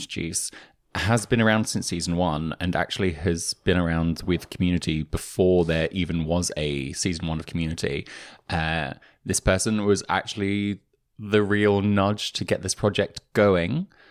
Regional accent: London, United Kingdom; I was born and raised in London.

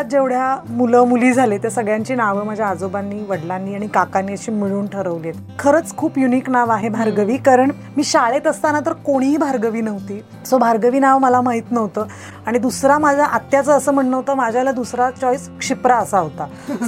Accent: Mumbai, Maharashtra, India; माझं बालपण गिरगावात आणि माझं आजोळ शिवाजी पार्कला होतं. सो माझं खूप on off Shivaji park Girgaon असं व्हायचं. गिरगावात मी राहायचे

